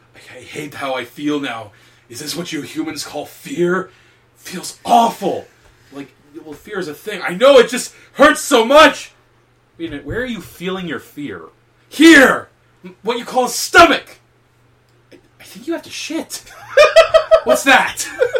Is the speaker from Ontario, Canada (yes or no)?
yes; Newmarket, Ontario, Canada; Hey, Jim, call me. I'm from Newmarket, too.